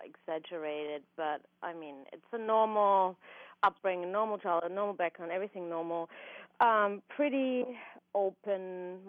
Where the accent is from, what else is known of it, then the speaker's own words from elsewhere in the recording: Austria; English is a second language; now in United States; Yes, that's right. I'm from Europe. I'm from Austria, just like our governor.